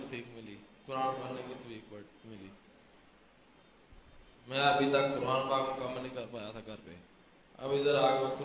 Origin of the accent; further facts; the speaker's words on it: Lahore, Punjab, Pakistan; لاہور سے تعلق رکھتا ہوں.